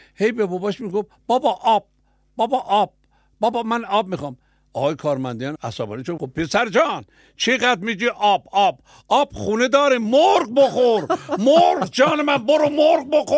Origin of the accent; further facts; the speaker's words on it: Tehran, Tehran Province, Iran; حالا من پدرم مال ارومیه است، مادرم اصفهانیه، خودم بچه تهرانم